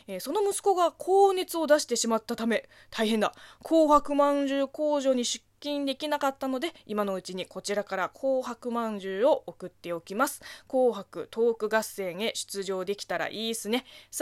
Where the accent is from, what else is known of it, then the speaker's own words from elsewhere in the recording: China; Japanese is a second language; この番組は中国生まれ中国育ちの私